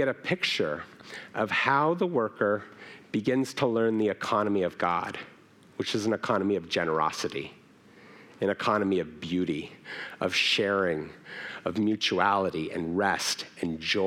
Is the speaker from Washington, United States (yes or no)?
yes; Seattle, Washington, United States; so I'm from Seattle, and we grow a lot of apples.